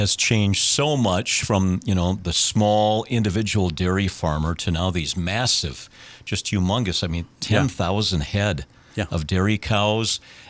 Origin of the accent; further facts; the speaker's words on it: Sisseton, South Dakota, United States; That's the Sisseton's my hometown.